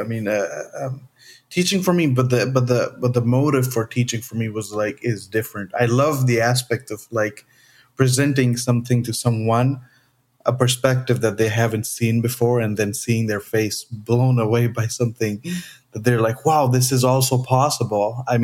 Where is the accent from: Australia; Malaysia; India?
India; now in United States; when I came to America from India